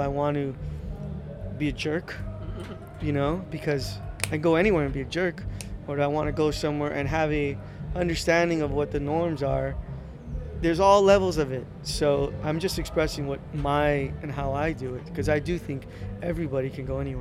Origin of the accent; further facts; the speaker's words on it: Los Angeles, California, United States; because I'm a Chicano from Boyle Heights who goes anywhere I want. And when I meet kids where I grew up and I say, you can